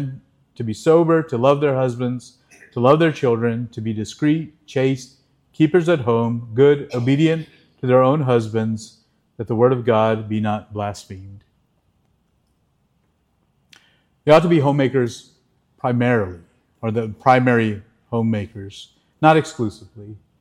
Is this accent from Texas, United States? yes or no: yes; Dallas, Texas, United States; I grew up in Dallas, the 80s